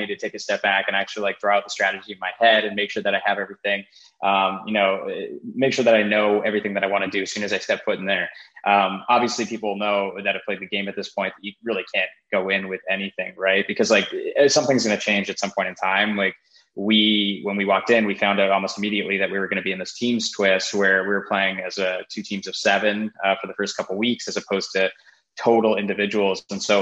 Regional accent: Ontario, Canada; I am from Canada. I'm from Toronto. I grew up like 45 minutes of Toronto. So I've kind of always been in the area.

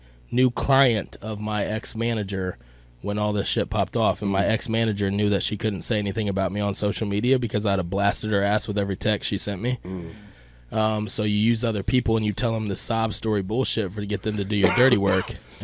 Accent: Kentucky, United States; I'm originally from Kentucky, man.

